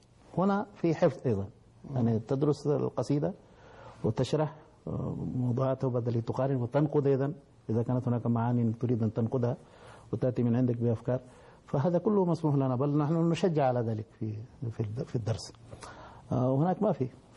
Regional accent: India; Arabic is a second language; هنا دخلت في الفصل وأنا وطالب هندي أيضا كان من جنوب الهند. دخلنا فسألنا الأستاذ أي من أين أنتم؟ قلنا من الهند.

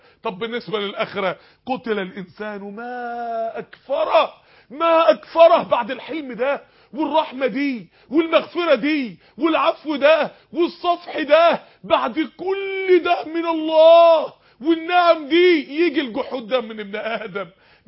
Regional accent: Egypt; المدن بتاعت بلادنا القاهره

